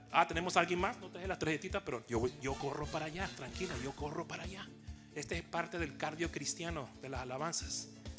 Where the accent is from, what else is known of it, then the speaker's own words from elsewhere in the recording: Ecuador; Yo soy el único ecuatoriano aquí, ¿está bien?